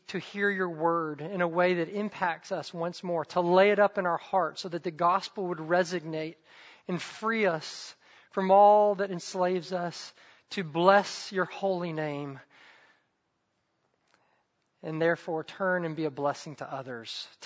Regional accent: the South, United States; I grew up in the South.

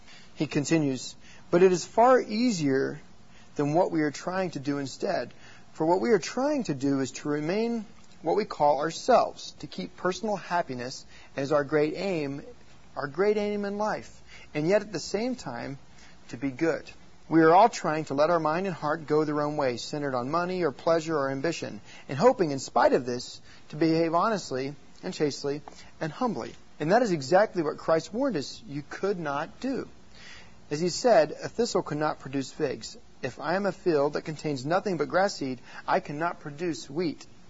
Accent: Oklahoma City, Oklahoma, United States; because I'm from Oklahoma City

